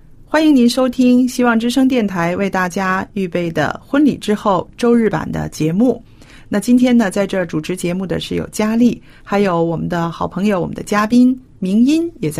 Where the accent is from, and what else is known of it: China